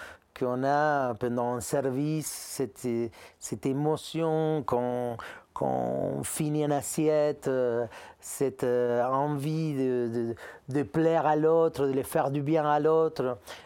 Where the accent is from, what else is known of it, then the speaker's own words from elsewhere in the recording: Argentina; moved away as an adult; now in France; Sauf que je suis parti d'Argentine en pensant faire une expérience de 2, 3 ans, 4 ans maximum et retourner là-bas. Non, maintenant ça fait 24 ans, donc je suis 23 ans en Argentine, 24 ans en France.